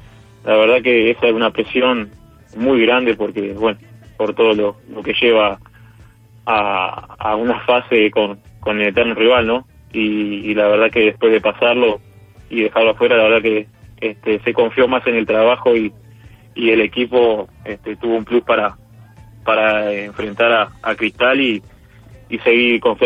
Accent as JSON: {"language": "Spanish", "region": "Montevideo", "country": "Uruguay", "tie": "born or raised there", "said": "yo acá soy de Casavalle, enfrente al Maracaná, al estadio Cerrito, sí. Me crié acá."}